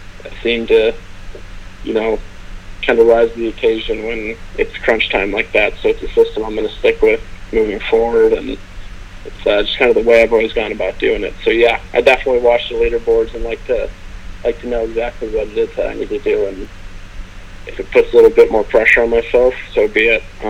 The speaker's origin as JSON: {"language": "English", "region": "California", "country": "United States", "tie": "born or raised there", "said": "Our families were old friends, and we grew up in California"}